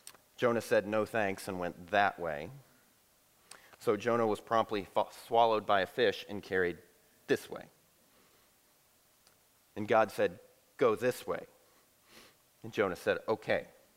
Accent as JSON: {"language": "English", "region": "the South", "country": "United States", "said": "but you have to remember, I'm from the South"}